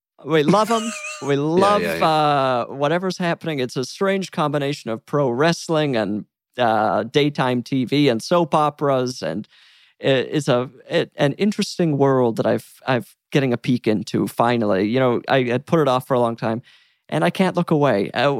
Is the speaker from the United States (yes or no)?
yes; Salt Lake City, Utah, United States; I've recently gotten to the Real Housewives of Salt Lake City, but largely because I'm from Salt Lake City, so that was just appealing.